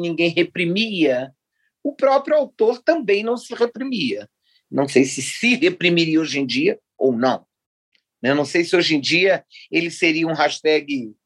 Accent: Brasília, Federal District, Brazil; also born or lived in Rio de Janeiro; eu sou de Brasília. Quer dizer, eu moro em Brasília, eu sou de Brasília. Eu moro há tantos anos aqui, fiz minha vida, estudei aqui

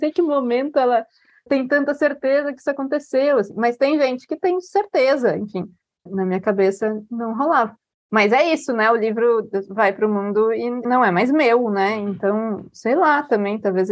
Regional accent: South Region, Brazil; eu sou aqui, né? Sou aqui do Sul, tenho essa cara de Sul.

